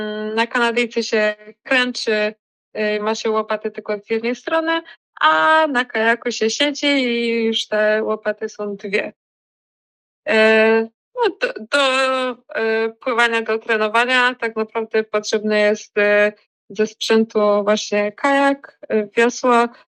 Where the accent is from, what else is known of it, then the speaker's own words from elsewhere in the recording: Czechowice-Dziedzice, Silesian Voivodeship, Poland; Ja pochodzę z Czechowic-Dziedzic. No i to jest miasto właśnie z tradycjami kajakowymi.